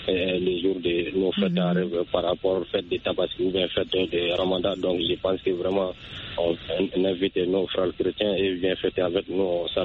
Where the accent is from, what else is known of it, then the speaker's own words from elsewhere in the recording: Sonikeni, Mali; born there; Oui, effectivement, jusqu'à dans mon village natal à Sonikeni.